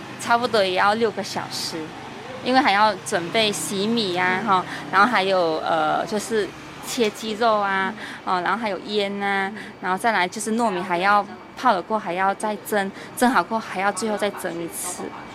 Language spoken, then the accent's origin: Chinese; Sarawak, Malaysia; also born or lived in Kuala Lumpur; now in Taiwan; 因为其实以前在吉隆坡的时候，我本身来自东马，沙劳越